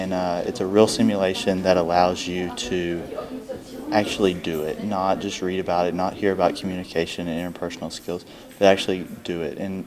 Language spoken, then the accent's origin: English; Texas, United States; I'm from United States, from Texas. I'm a student at Hardin-Simmons University in Abilene.